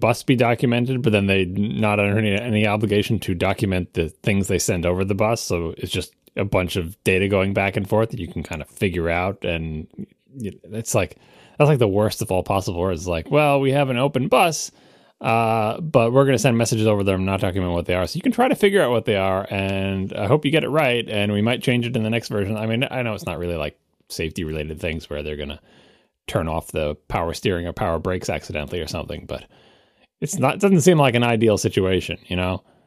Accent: New York, United States; No, you got that's because I'm from New York.

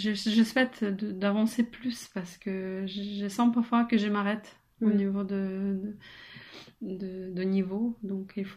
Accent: Kyiv, Ukraine; also born or lived in Poltava; Du coup, je suis ukrainienne, je viens d'Ukraine, je suis de Kiev, donc la capitale, voilà, où j'ai vécu pendant 7 ans. Et avant, j'étais de Poltava, donc c'est une petite ville ukrainienne

